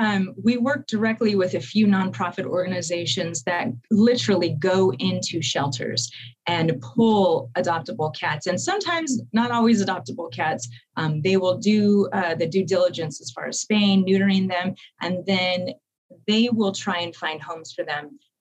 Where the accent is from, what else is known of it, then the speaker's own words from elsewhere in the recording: California, United States; And I grew up in Ventura County and I'd moved away for a while. And I knew I was going to be moving back.